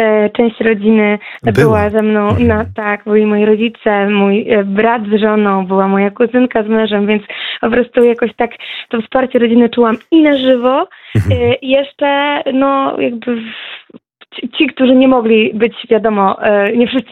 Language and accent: Polish; Lublin, Lublin Voivodeship, Poland; Ja jestem wasza, lublinianka.